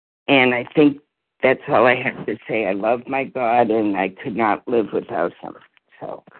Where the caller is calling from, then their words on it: New Hampshire, United States; I'm from New Hampshire.